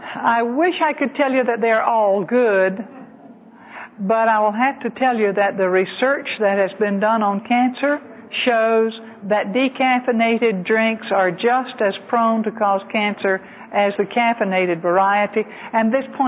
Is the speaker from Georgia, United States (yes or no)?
yes; Georgia, United States; Highest salt use is in Evans County, Georgia, which is only a few miles from the place where I grew up in South Georgia.